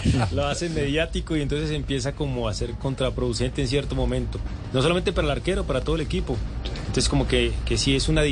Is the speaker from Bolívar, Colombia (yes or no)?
no; Cúcuta, Norte de Santander, Colombia; also born or lived in Toledo; El primero que me tomó desde muy niño, desde cuando llegué de Toledo a Cúcuta